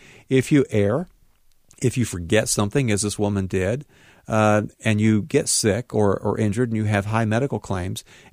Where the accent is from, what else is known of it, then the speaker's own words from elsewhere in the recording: Tennessee, United States; also born or lived in North Carolina; I was born in North Carolina in the mountains. I grew up on the other side of the mountains in East Tennessee.